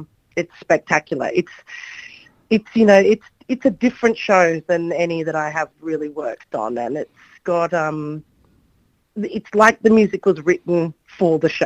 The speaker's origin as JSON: {"language": "English", "town": "Sydney", "region": "New South Wales", "country": "Australia", "tie": "born or raised there", "said": "and just being in my hometown, opening the Olympics, and doing something, you know, so extravagant and so big on that scale was extraordinary"}